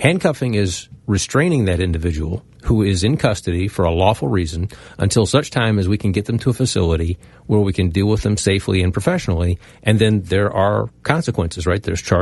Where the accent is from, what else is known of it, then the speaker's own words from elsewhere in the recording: Maryland, United States; I'm not from someplace else. I'm born and raised in Prince George's County. I'm very proud of my home.